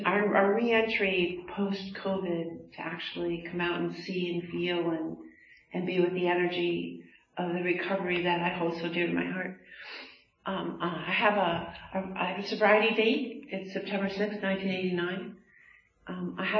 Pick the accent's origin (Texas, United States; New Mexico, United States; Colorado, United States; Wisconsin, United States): Wisconsin, United States; also born or lived in Chicago, Illinois; I am from the Midwest. I was born in Chicago and raised in Wisconsin.